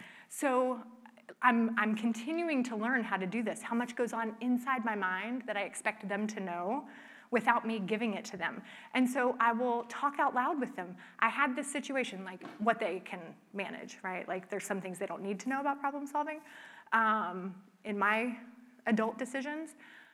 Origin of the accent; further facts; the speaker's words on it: Florida, United States; so I grew up in Florida, but I was not a swimmer because before I moved there, I had a couple of really unpleasant swimming experiences in pools.